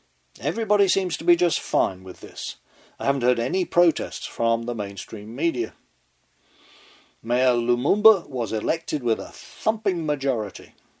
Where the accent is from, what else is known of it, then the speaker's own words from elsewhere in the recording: United States; The short answer to that is that as an American, I don't want anyone living in the shadows in this land of the free.